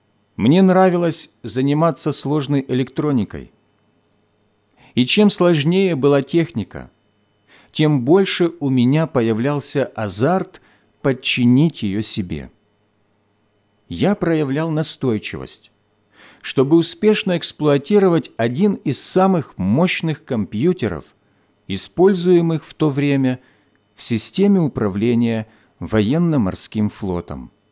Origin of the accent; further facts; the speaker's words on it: Siberia, Russia; Мое детство прошло в Сибири в 60-е годы.